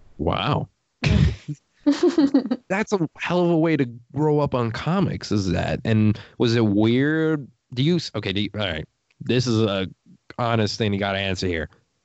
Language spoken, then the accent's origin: English; Illinois, United States; accent: country mixed with Boston; I came from the Midwest, so I wasn't born in Phoenix. I was born in the Midwest in Illinois, and we have it's somewhat like country mixed with like Boston accent a little bit.